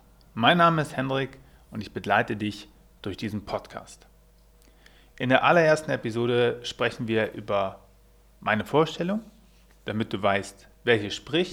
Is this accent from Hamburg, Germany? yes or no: no; Lower Saxony, Germany; born there; bin ich 36 Jahre jung und hatte tatsächlich vor 2 Tagen Geburtstag. Gebürtig komme ich aus der Nähe von Göttingen, das liegt zwischen Kassel und Hannover in Deutschland, in Niedersachsen, und mein Studium absolvierte ich in Thüringen.